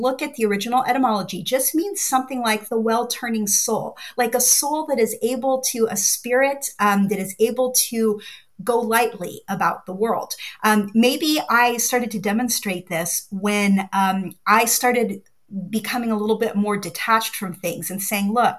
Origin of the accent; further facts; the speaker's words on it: Oregon, United States; And I knew that it was like what I felt when I was a child, growing up in Oregon.